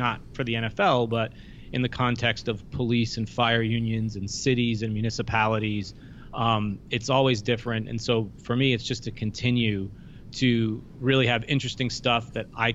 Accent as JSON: {"language": "English", "town": "Cranston", "region": "Rhode Island", "country": "United States", "said": "I'm originally from Rhode Island."}